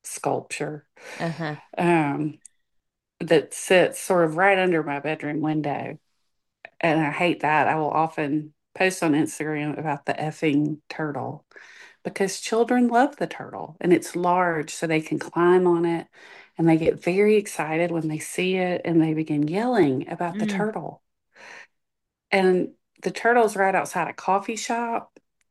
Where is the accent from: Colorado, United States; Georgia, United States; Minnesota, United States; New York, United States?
Georgia, United States; I grew up in South Georgia. I know what hollering is, and these children were hollering.